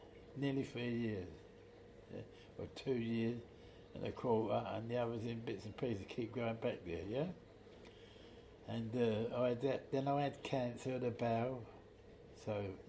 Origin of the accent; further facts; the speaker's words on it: Deptford, London, United Kingdom; we were born in Deptford and I was born in Edward Street.